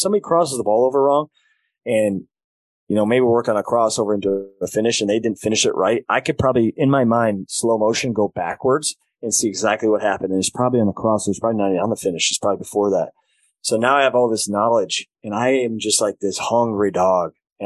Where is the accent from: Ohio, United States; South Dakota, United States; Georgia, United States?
South Dakota, United States; Sioux Falls; I'm in Sioux Falls.